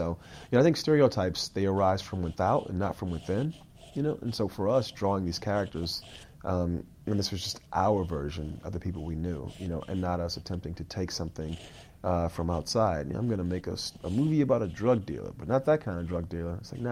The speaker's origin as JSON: {"language": "English", "town": "Miami", "region": "Florida", "country": "United States", "said": "you know, I'm from Miami."}